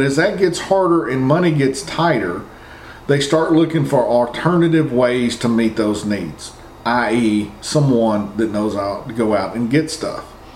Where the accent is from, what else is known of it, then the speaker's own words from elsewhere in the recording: United States; I see it as my job as an American to figure out how to get around it.